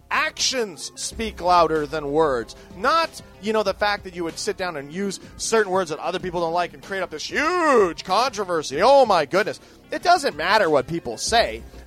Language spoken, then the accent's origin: English; Canada; You want to hate me because I'm Canadian.